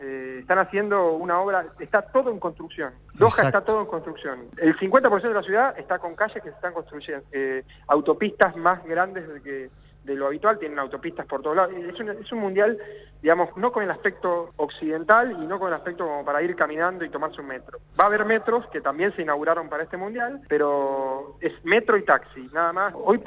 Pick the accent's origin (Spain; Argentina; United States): Argentina; como somos los argentinos